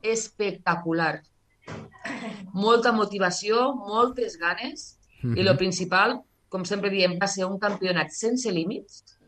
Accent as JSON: {"language": "Catalan", "region": "Catalonia", "country": "Spain", "said": "venim de les Terres de l'Ebre"}